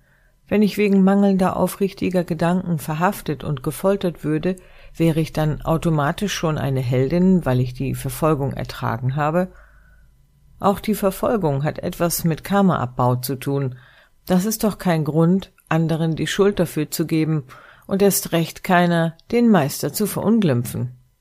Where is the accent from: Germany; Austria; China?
China; Ich stamme auch aus China.